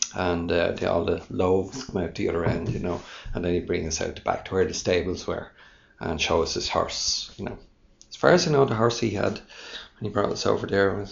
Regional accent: Dublin, Leinster, Ireland; I grew up in Cabra, on the other side of the city, north side.

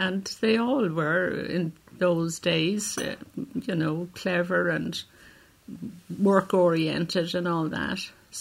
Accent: Cork, Munster, Ireland; Cork City. It's Glasheen Road near UCC.

